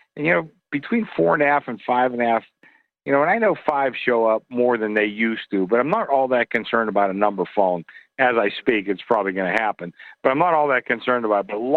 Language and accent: English; Pittsburgh, Pennsylvania, United States; And people know I'm from Pittsburgh, but I'm not a Pitt fan. I'm a Penn State fan.